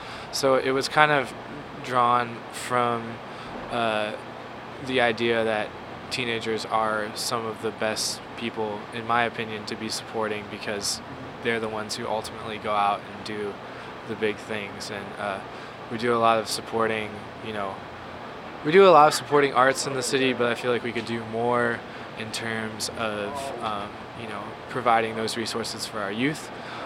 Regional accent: Rochester, New York, United States; I'm 20 years old. I'm from Rochester.

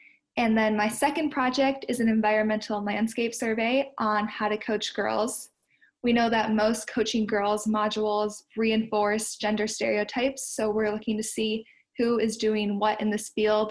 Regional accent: St. Paul, Minnesota, United States; I'm from St. Paul, Minnesota.

